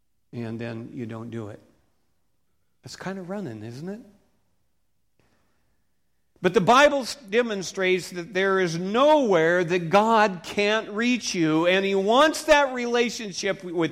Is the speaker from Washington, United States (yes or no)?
yes; Seattle, Washington, United States; I'm from Seattle, and we had a cabin cruiser, and we would go out towards the ocean